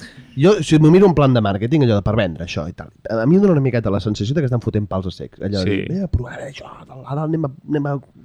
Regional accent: Badalona, Catalonia, Spain; Jo sóc de Badalona i estic acostumat a veure quinquis

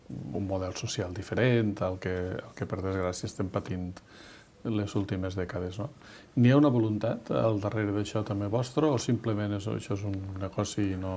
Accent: Bétera, Valencian Community, Spain; del meu poble de Bétera

